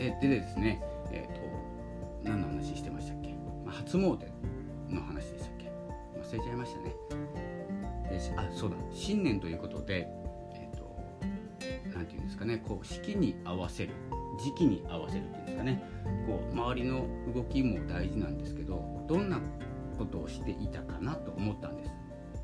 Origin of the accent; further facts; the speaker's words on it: Hokkaido, Japan; 札幌、私北海道なんですけども